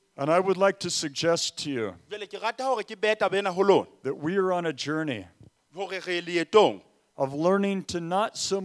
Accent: California, United States; Now, I come from California. I'm very relaxed.

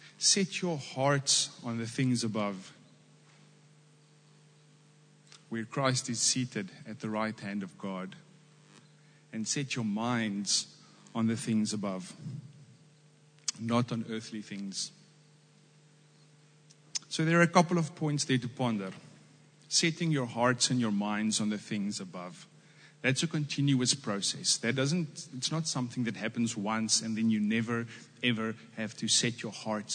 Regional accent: Cape Town, Western Cape, South Africa; We come from Cape Town. There's lots of taxi drivers.

